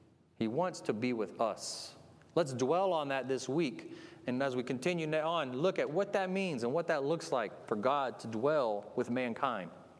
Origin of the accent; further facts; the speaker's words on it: Pasadena, Texas, United States; I'm from Pasadena, Texas, so I'm extremely limited in words, right?